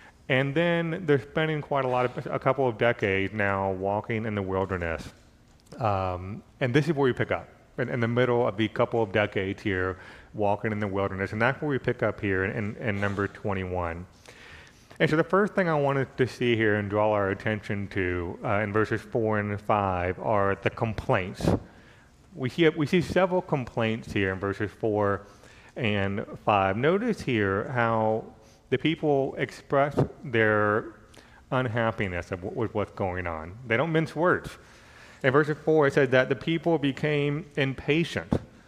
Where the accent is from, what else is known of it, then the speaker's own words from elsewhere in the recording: Florida, United States; I grew up in Florida, so I was living there, and I moved out.